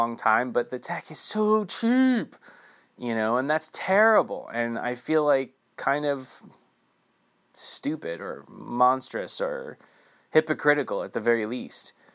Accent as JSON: {"language": "English", "region": "New Jersey", "country": "United States", "tie": "born or raised there", "said": "I mean, I grew up in Jersey, 45 minutes outside of New York City."}